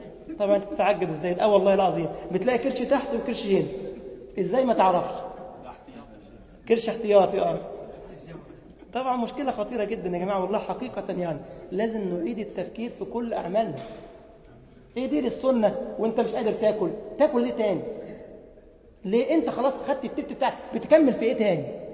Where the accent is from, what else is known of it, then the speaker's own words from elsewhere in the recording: Egypt; لأن كلمة فرخة عند الجزائريين يعني ليها معنى آخر، إنما احنا عندنا في مصر ال